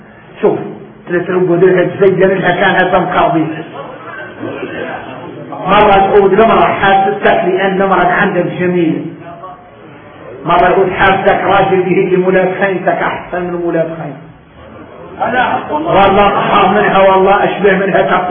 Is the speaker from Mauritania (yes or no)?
yes; Mauritania; نحن موريتاني